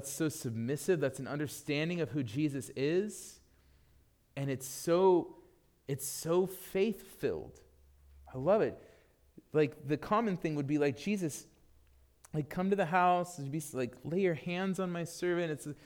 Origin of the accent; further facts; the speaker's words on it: United States; Like, and I'm not even like TSA. Like, you know, I'm just an American, you know?